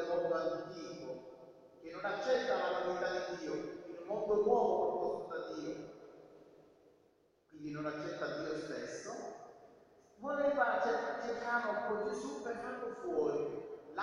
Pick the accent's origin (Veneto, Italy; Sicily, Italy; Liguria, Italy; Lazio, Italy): Sicily, Italy; Palermo; io sono palermitano e quindi cito quello.